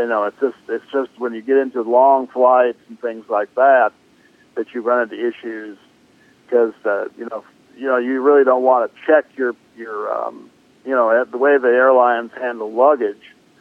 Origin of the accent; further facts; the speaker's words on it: Kentucky, United States; I know here in my home state of Kentucky, we have, dogs are allowed at the outdoor areas in most restaurants.